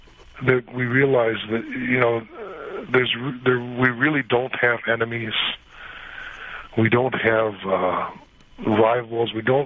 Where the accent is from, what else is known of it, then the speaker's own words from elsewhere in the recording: Detroit, Michigan, United States; I said, okay, you know, I'll try not to be stupid, but I'm from Detroit.